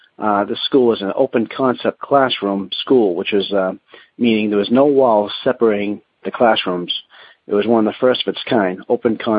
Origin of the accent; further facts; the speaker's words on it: Massachusetts, United States; I'm from Massachusetts.